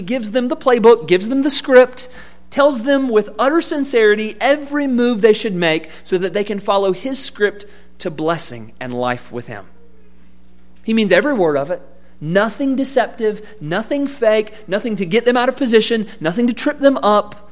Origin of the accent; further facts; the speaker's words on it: Georgia, United States; Even coached for a little while in my hometown in South Georgia.